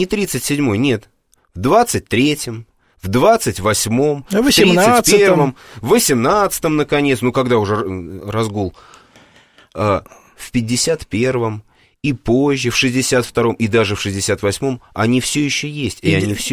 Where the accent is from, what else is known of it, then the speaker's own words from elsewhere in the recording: Moscow, Russia; Я сам москвич, вы москвич, все мы москвичи